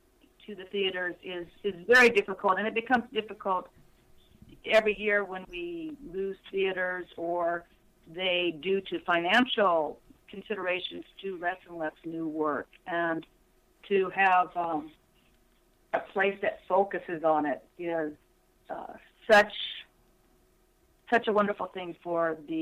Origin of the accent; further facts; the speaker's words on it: Newport Beach, California, United States; I am. I'm from Southern California, Newport Beach area.